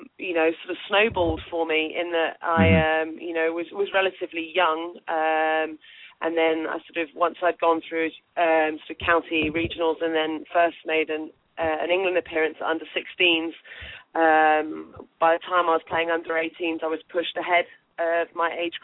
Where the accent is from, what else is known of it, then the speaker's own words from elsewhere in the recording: Kenya; moved away; I was brought up in Kenya, where I sort of first picked up a hockey stick, as you mentioned, at age 9.